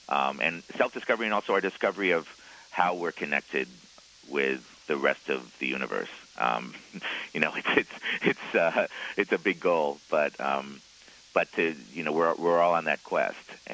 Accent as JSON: {"language": "English", "town": "New York City", "region": "New York", "country": "United States", "said": "as I'm from New York City"}